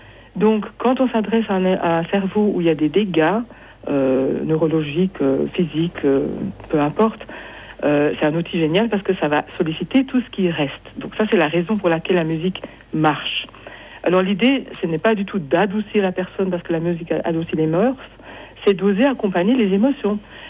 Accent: Belgium; Alors, moi je suis belge, donc je connais pas très bien vos systèmes suisses

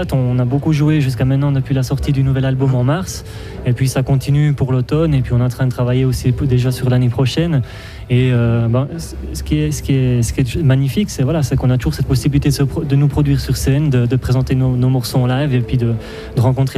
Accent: Jura, Switzerland; moi je suis des Franches-Montagnes, je viens de la Joue

